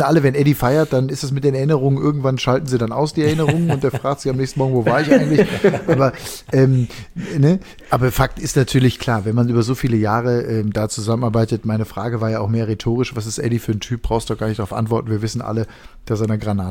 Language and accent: German; Ennepetal, North Rhine-Westphalia, Germany; Ich komme aus der Ecke, wo Ralf Waldmann herkam und bin als Kind, wir waren immer sehr stolz auf unseren Ennepetaler Ralf Waldmann